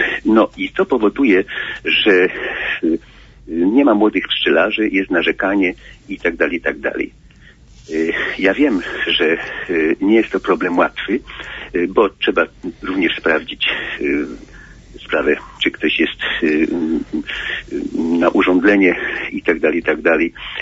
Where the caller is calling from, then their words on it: Opole, Opole Voivodeship, Poland; jestem z Opola.